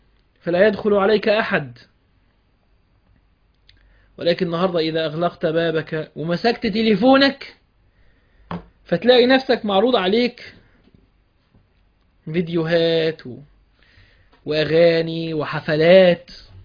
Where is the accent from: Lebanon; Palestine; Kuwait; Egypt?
Egypt; Alexandria, Alexandria Governorate; ساعات وانا اسكندراني فعلى الطريق، لاني بروح القاهرة على طول